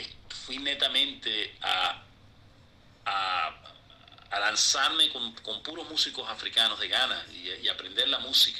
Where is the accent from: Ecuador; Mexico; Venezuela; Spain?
Venezuela; en los momentos que crecí en Venezuela